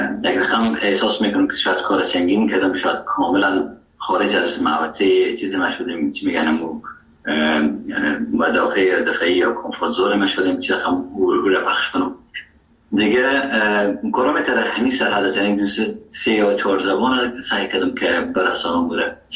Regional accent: Afghanistan; first language Dari; زبان اصلی و وطنی ما دری است و فارسی نیست و چقدر در هرات استفاده میشه و زبان دوم ما که در افغانستان است زبان پشتو

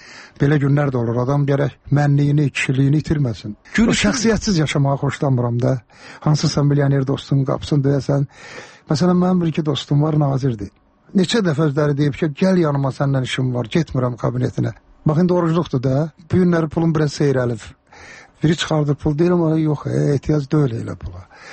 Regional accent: Karabakh, Azerbaijan; Məndə zarafatçı Qarabağlıyam

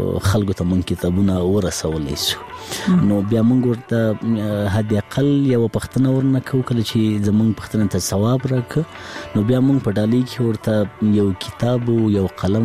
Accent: Laghman, Afghanistan; زه په لغمان کې پیدا سویم په لغمان کې رلوی سویم خوانسی می په لغمان کې لوسته

